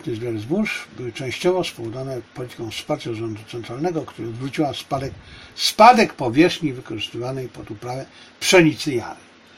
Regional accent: China; Mnie interesuje, jako że jestem Chińczykiem, i wcale bym nie miał nic przeciwko temu, aby wylądować pod koniec życia na chińskiej wsi

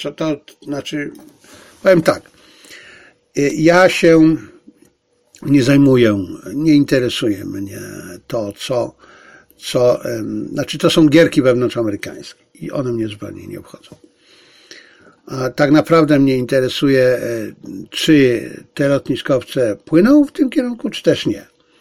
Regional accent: Silesian Voivodeship, Poland; A urodziłem się tuż po wojnie. Wychowałem się w dodatku jeszcze w byłym niemieckim mieście.

